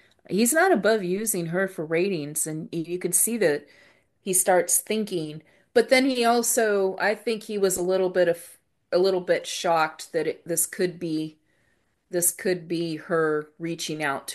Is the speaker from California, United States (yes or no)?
yes; California, United States; So I grew up in California and we did take family trips up north.